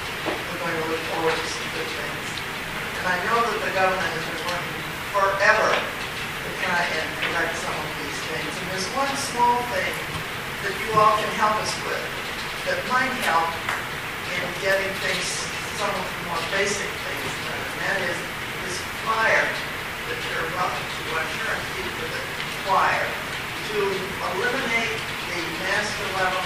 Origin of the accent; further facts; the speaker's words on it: Uptown, Rhode Island, United States; I'm from Uptown, Rhode Island